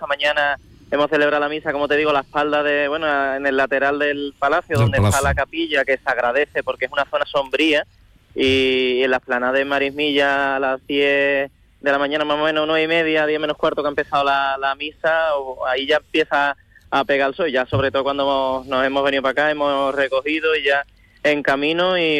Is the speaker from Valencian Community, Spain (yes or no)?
no; Jerez, Andalusia, Spain; Somos gente de Jerez, tenemos que disfrutar de los desayunos como Dios manda.